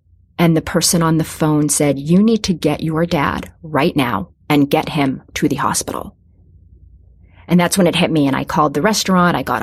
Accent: Massachusetts, United States; Then it started getting more difficult for him because we're from Massachusetts.

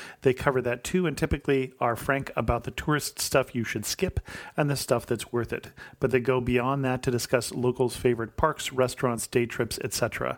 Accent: California, United States; I was doing blogging for 15 years before I started a blog about my home state of California.

